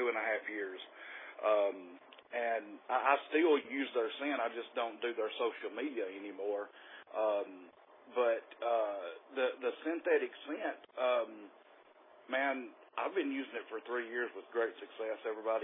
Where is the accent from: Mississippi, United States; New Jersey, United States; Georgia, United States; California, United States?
Mississippi, United States; now in Alabama, United States; Rex is a great guy, and I'm originally from Mississippi. I've just been moved to Alabama about 9 years, so my roots are actually in Mississippi.